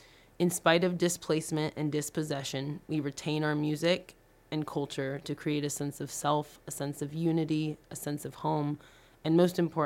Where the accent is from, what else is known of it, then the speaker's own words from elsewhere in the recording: Sacramento, California, United States; now in Bay Area, United States; I've been living in the Bay Area, and I'm from Sacramento